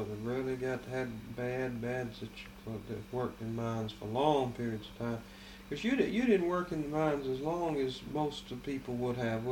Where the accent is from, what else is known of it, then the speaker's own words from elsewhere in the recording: Lexington, Kentucky, United States; I'm from Lexington.